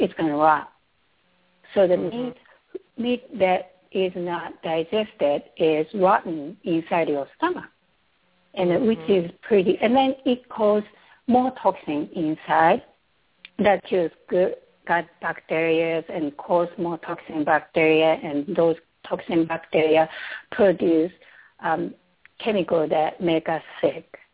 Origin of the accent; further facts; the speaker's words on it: Japan; moved away as an adult; I am Asian, and I come from Japan, and up to 30-some years, I was there.